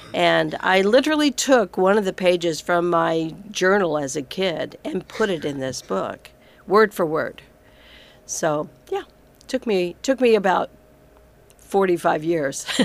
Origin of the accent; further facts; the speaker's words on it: Tuscaloosa, Alabama, United States; also born or lived in Georgia; but I grew up in Tuscaloosa, Alabama, and in southern Georgia during the 60s.